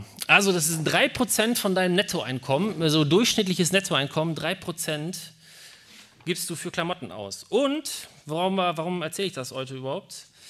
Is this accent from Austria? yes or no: no; Schlangen, North Rhine-Westphalia, Germany; ich komme aus Schlangen.